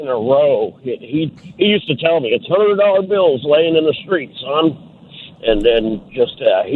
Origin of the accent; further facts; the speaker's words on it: Detroit, Michigan, United States; now in Tennessee, United States; I moved to Tennessee from Detroit, and I got back in the business myself here.